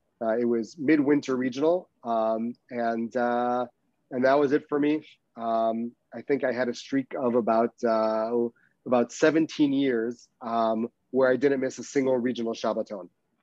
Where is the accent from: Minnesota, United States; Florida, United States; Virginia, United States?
Minnesota, United States; Brooklyn Park; I grew up in a small town called Brooklyn Park, Minnesota, just outside of Minneapolis. And I did not grow up in an Orthodox community, came there years later.